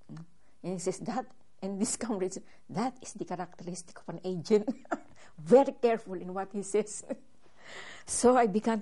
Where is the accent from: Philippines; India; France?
Philippines; You come from the United States, I come from the Philippines.